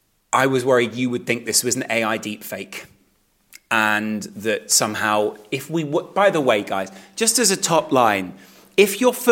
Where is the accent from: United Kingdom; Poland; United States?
United Kingdom; East Midlands; I grew up in the East Midlands, a lovely part of the world.